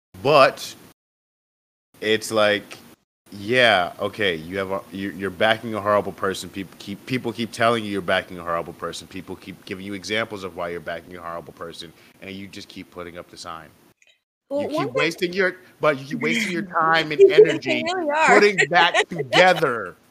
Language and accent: English; New Jersey, United States; he's from Jersey. We're both from Jerseys, Puerto Rican